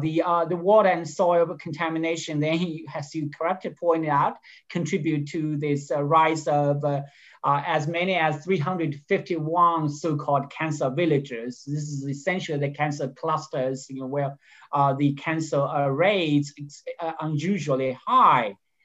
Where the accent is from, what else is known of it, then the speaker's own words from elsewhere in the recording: East China, China; English is a second language; And I remember when I grew up in the Chinese countryside, East China, my dream, biggest dream was to have a bowl of rice every day.